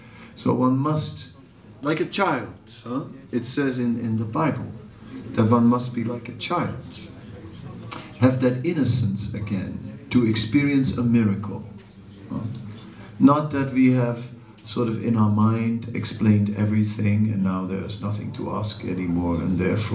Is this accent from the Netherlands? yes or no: yes; Amsterdam, North Holland, Netherlands; I'm used to it. I'm from Amsterdam. We don't close our windows for that.